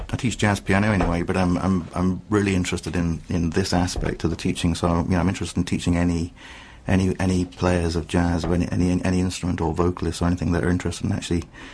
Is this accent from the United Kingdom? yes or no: yes; York, Yorkshire and the Humber, United Kingdom; I was just lucky because I grew up in Yorkshire, in York